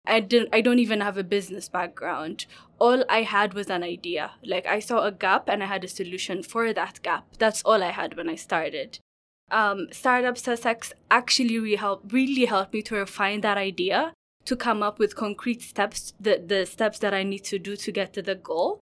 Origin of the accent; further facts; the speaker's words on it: Ethiopia; moved away as an adult; now in United Kingdom; I'm a medical doctor. I'm from Ethiopia originally. I came here to the UK about a year back to do my master's studies.